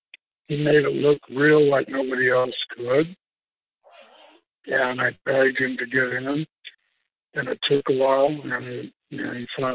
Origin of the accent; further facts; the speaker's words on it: Seattle, Washington, United States; I never grew up with my dad. I grew up in Seattle, but he was a Texas heavyweight champion.